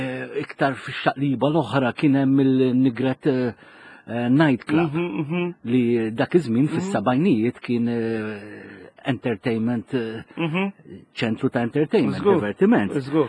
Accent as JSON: {"language": "Maltese", "town": "Rabat", "region": "Western Region", "country": "Malta", "said": "Mela, jien tajjeb li ngħidu li jien mir-Rabat, għalkemm kuljum inkun ir-Rabat peresti naħdem l-Arkivju Nazzjonali, imma l-lum il-ġurnata noqgħod ħallija."}